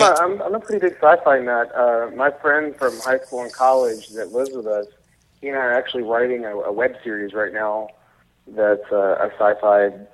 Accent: Memphis, Tennessee, United States; moved away as an adult; now in St. Louis, United States; No, not at all. I'm from Memphis, Tennessee. Actually, born and raised. My partner and I moved here a week ago, August.

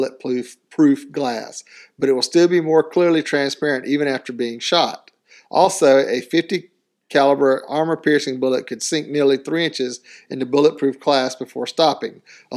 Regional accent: Augusta, Georgia, United States; Augusta, what? Georgia, which is where I kind of grew up.

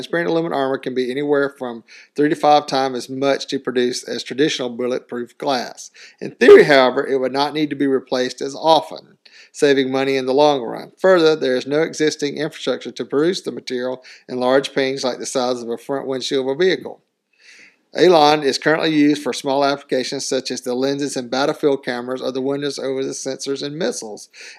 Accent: Augusta, Georgia, United States; Augusta, what? Georgia, which is where I kind of grew up.

